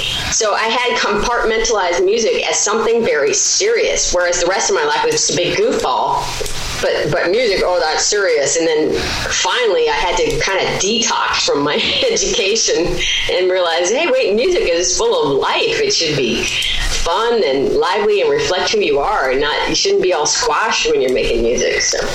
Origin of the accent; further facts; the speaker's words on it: the South, United States; I'm from the South.